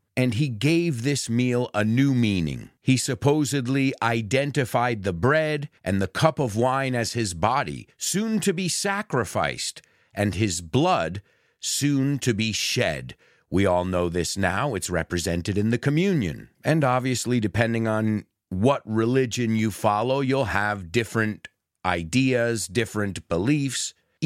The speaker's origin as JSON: {"language": "English", "region": "New York", "country": "United States", "tie": "born or raised there", "said": "And growing up in New York around a lot of Jewish people, I knew a lot about Passover."}